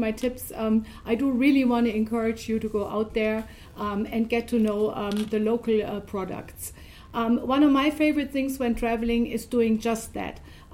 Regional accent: Germany; So for me, it is very easy to compare shopping in the United States and shopping here in my home country, Germany.

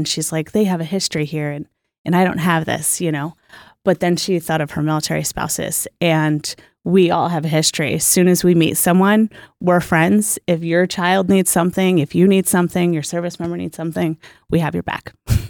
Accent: New Jersey, United States; I'm from New Jersey, so we do Italian well.

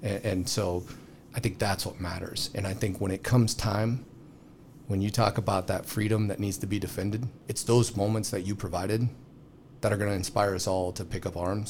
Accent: Warsaw, Missouri, United States; I grew up down in Warsaw, on the lake, watching the A-10s fly over.

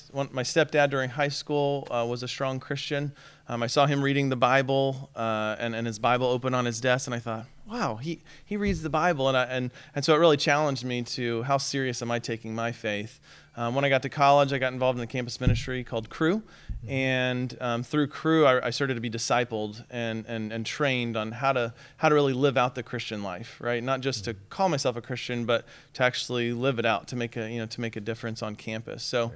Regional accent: United States; born or raised there; also born or lived in Bitburg, Germany

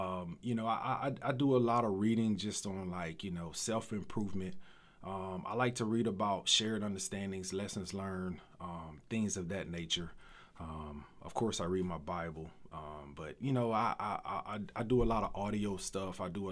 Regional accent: Alexandria, Louisiana, United States; I'm from Alexandria, Pineville, Louisiana.

